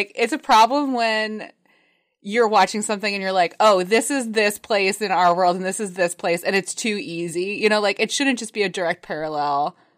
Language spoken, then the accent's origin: English; United States; there's rhetoric used that I, as an American, see